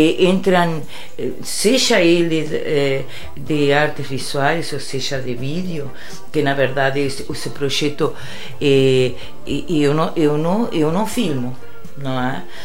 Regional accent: Uruguay; Portuguese is a second language; now in Brazil; Não, eu já vim de lá do Uruguai com essa inquietude. É, na verdade, eu morava no interior

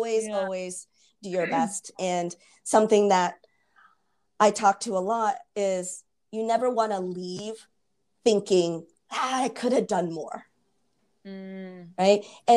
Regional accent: Seattle, Washington, United States; moved away as an adult; I grew up in Seattle, but that's what brought me to the Midwest, to Indianapolis.

